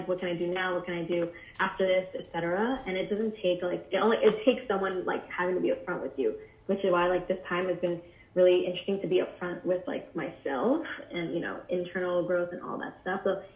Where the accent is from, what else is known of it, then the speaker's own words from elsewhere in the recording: New York, United States; some of my friends that have never been to an art gallery who've been born and raised in New York as well